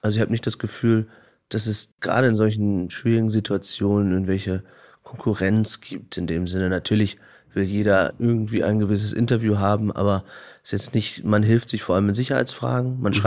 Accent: Aurich, Lower Saxony, Germany; Und ich erlebe das interessanterweise bei mir in der Heimat, ich komme aus Aurich und aus Friesland

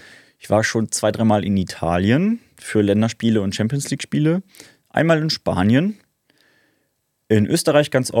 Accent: Dortmund, North Rhine-Westphalia, Germany; Als gebürtiges Kind des Ruhrgebiets bin ich Dortmunder.

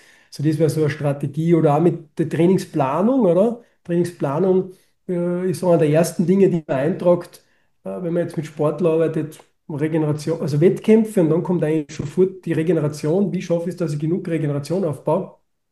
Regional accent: Saalbach-Hinterglemm, Salzburg, Austria; bin da mit 14 Jahren von zu Hause weg, also ich komme ursprünglich aus Saalbach-Hinterglemm, aus einem Skimassentourismusdorf.

